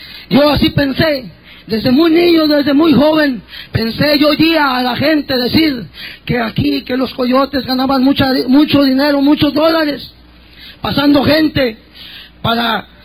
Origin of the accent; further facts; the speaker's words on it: Cieneguilla, Durango, Mexico; Yo provengo de Durango, del estado de Durango, nací en un pueblito de Durango llamado Cieneguilla, Villa Unión, Durango. Allí crecí, allí nací y allí crecí. Humilde, vengo de una familia muy humilde, hermanos.